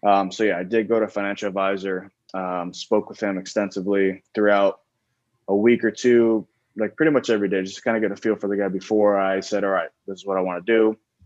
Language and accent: English; Florida, United States; I grew up in South Florida. Family didn't have a lot of money